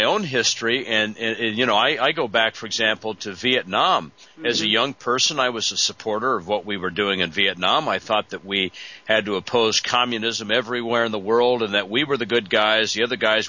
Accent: United States; the forces behind this are the same forces that threaten me as an American in living in this country

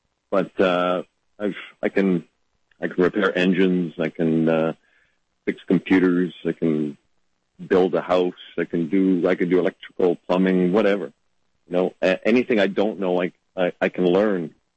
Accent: Canada; born there; Hatched in Canada, I guess. I'm Canadian by birth, not by choice.

